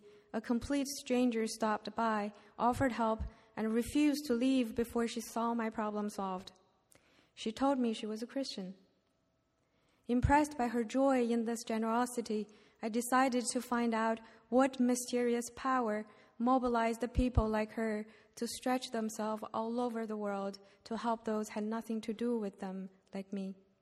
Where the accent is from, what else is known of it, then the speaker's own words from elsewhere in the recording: China; English is a second language; Unlike many of you, I grew up in China, an environment where religion was a taboo.